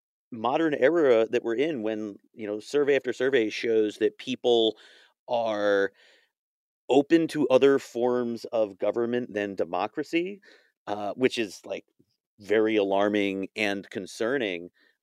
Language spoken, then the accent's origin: English; United States; as an American, it's not something that really resonates with me.